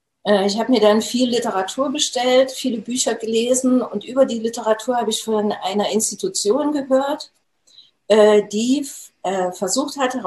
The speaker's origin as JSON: {"language": "German", "town": "Jena", "region": "Thuringia", "country": "Germany", "tie": "born or raised there", "said": "Ich bin gebürtige Thüringerin und habe auch die Thüringer Kost abbekommen in meinen jungen Jahren. Habe dann im Institut für Transfusionswesen gearbeitet, da in Jena. Also, ich komme aus Jena."}